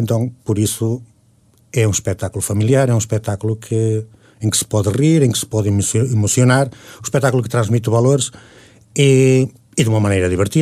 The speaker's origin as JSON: {"language": "Portuguese", "town": "Carapeços", "region": "Norte", "country": "Portugal", "tie": "born or raised there", "lives_now": "Spain", "said": "Sim, sou natural de Carapeços, nasci no Hospital de Barcelos."}